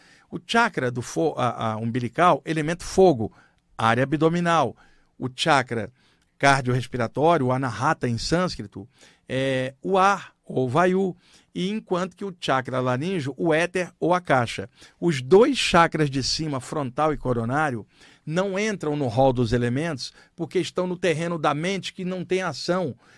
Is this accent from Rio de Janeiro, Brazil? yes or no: yes; Rio de Janeiro, Brazil; now in São Paulo, Brazil; como eu cresci no Rio e moro em São Paulo há 34 anos